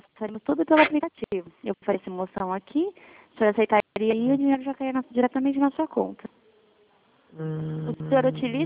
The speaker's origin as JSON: {"language": "Portuguese", "town": "Dourados", "region": "Mato Grosso do Sul", "country": "Brazil", "said": "Eu sou de Dourados"}